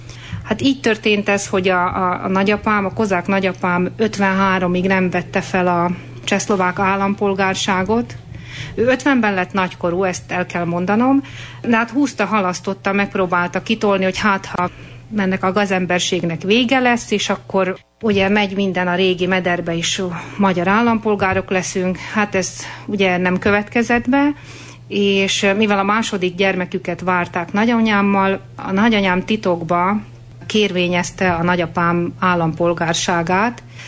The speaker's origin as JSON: {"language": "Hungarian", "region": "Felvidék", "country": "Slovakia", "said": "A kedves rádióhallgatók valószínűleg a nagy részük ismer, és tudják, hogy a Felvidékről származom, az Ipoly mellől. Tehát a mi községünkön nem folyik át az Ipoly, de az abból a régióból való vagyok."}